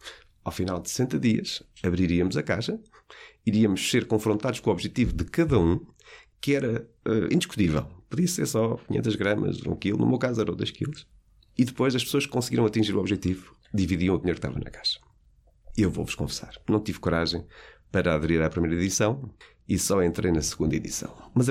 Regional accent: Nazaré, Leiria, Portugal; era a meia maratona de Nazaré, minha terra natal.

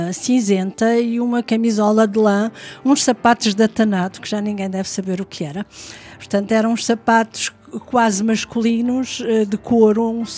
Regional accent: Santarém, Portugal; also born or lived in Goa, India; Nasci em 53, em Goa, muito longe. E vim para o continente pequenina. Fiz a escola primária em Santarém, onde o meu pai era militar.

